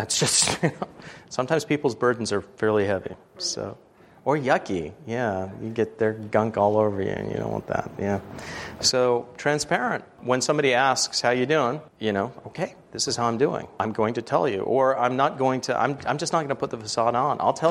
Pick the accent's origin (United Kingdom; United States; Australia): United States; So we, as Americans, are very happy, unfortunately, especially as American Christians, to put up the facade town and then live that way.